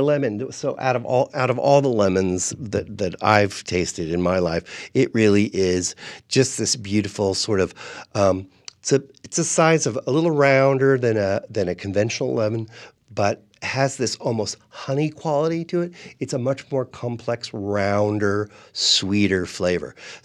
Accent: San Diego, California, United States; the other seven are really favorites from my grandmother's table growing up in San Diego.

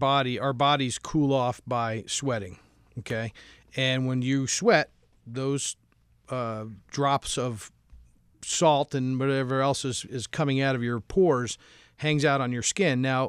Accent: Albany, New York, United States; You know, I always maintain this because I grew up in Albany, but I think that somehow I was the stork got something wrong because I think I was born down south.

